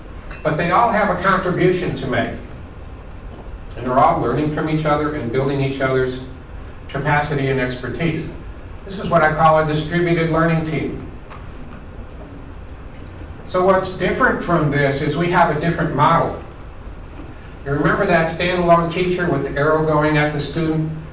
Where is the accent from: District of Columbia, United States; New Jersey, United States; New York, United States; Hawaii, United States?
New York, United States; Buffalo; now in Washington, D.C., United States; I live in Washington, D.C. I grew up in Buffalo, okay? So I live in Washington, D.C.